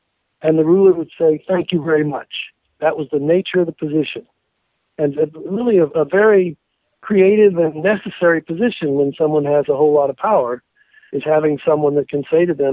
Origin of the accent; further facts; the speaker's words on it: San Antonio, Texas, United States; I grew up in I grew up in San Antonio, Texas, and grew up in a very Jewish heritage